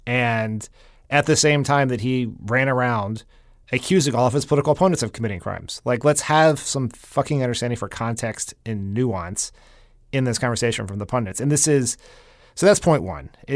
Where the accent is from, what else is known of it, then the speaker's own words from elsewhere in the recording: Delaware, United States; like my home state Senator Chris Coons today was very upset about this.